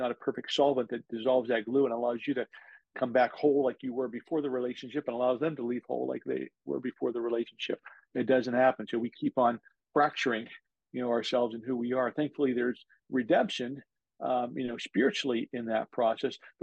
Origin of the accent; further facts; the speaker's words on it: New Jersey, United States; I was from New Jersey. She was from DC.